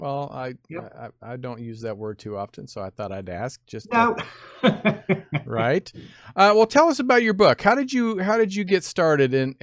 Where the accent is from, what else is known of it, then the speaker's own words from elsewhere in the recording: Kansas, United States; Growing up in Kansas, you know, small country town